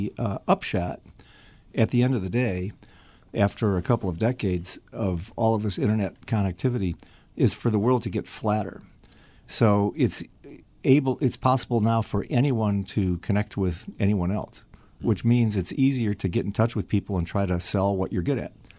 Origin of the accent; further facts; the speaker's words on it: Detroit, Michigan, United States; Detroit, 7 miles in Southfield, Henry Ford High School.